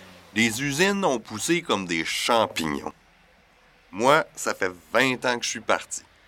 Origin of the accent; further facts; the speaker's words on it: Quebec, Canada; Moi, je viens de la Gaspésie.